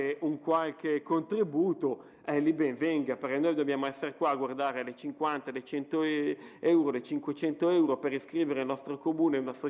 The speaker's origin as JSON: {"language": "Italian", "town": "Erba", "region": "Lombardy", "country": "Italy", "tie": "born or raised there", "also_born_or_lived": "Cantù", "said": "Io vivo Erba da quando sono nato, non sono nato a Erba perché sono nato a Cantù, comunque vivo Erba da quando sono nato"}